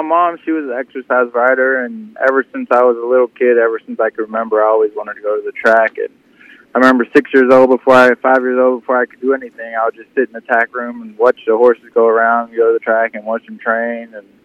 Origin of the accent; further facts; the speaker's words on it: Lexington, Kentucky, United States; I grew up here in Lexington, Kentucky. I went to high school here.